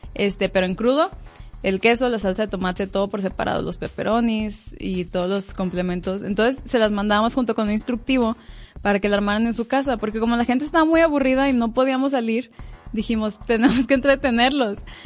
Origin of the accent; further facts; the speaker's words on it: Durango, Mexico; no, somos de Durango